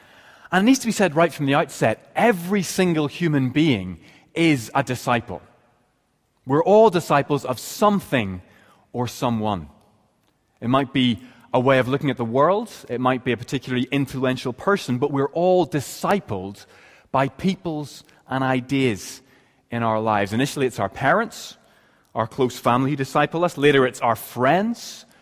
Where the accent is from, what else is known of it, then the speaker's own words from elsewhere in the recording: Ireland; I talk funny because I'm Irish.